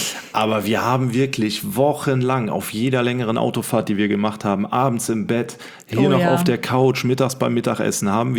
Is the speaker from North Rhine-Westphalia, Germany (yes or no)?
yes; North Rhine-Westphalia, Germany; wir kommen aus dem Rhein-Sieg-Kreis, sind hier beheimatet.